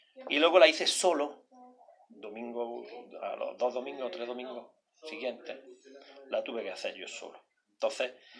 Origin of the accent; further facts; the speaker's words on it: Granada, Andalusia, Spain; born there; Entonces, ese barrio donde yo nací era de las casillas pequeñas, era un barrio que era solo para huérfanos de guerra, huérfanos de guerra y huérfanos de militares.